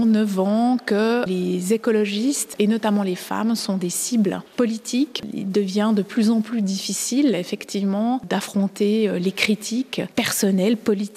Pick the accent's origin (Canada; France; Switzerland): Switzerland; Romandy; je le suis parce que je suis romande, par exemple, donc je parle la langue minoritaire